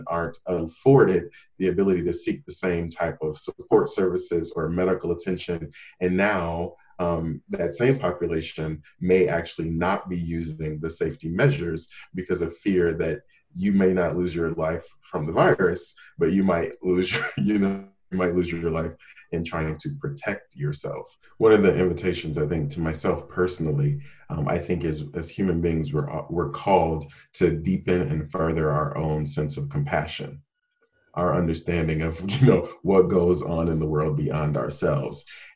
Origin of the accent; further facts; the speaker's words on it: Nebraska, United States; But primarily, I'm here in my home state in Nebraska.